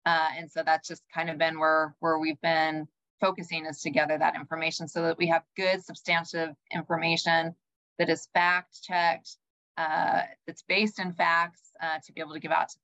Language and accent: English; Idaho, United States; because I'm not from Iowa, I'm from Idaho.